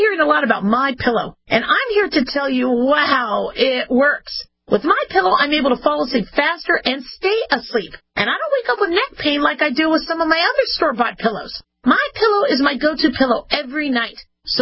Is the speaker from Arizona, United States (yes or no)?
yes; Phoenix, Arizona, United States; also born or lived in Las Vegas; I never had a snow day growing up in Phoenix and Vegas